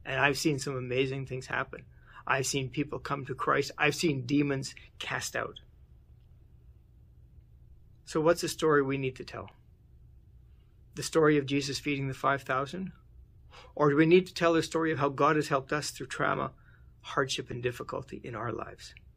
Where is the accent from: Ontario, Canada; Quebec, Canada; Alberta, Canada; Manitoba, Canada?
Manitoba, Canada; I grew up in Manitoba, and in May, we're barely getting into the fields.